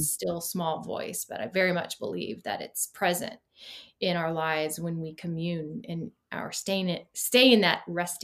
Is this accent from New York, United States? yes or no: no; Florida, United States; I grew up in Florida. So I was like, I lived my whole adolescent life outside.